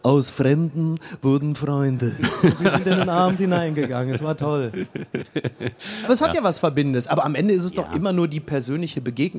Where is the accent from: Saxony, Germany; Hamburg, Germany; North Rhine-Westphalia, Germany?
North Rhine-Westphalia, Germany; Recklinghausen; born there; In Recklinghausen.